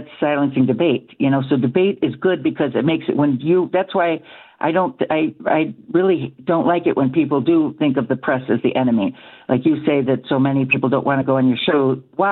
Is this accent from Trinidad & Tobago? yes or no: no; Buffalo, New York, United States; growing up in Buffalo and working in our Amherst party